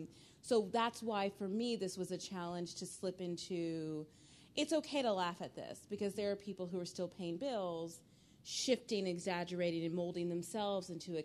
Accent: Texas, United States; accent: East Texas; I speak like this. I speak because I am from East Texas

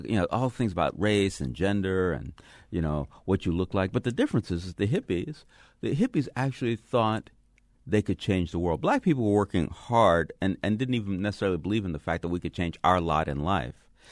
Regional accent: Los Angeles, California, United States; Yeah, absolutely. I grew up in South Central.

